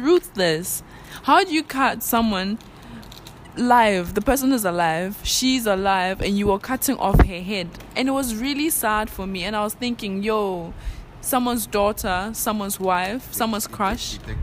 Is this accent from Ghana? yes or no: yes; Ghana; I'm Ghanaian, the terms are going to come out.